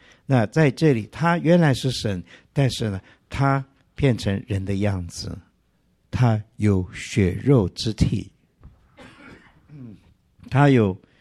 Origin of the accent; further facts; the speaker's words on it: China; 我们中国人有一句话说什么，笑里藏什么。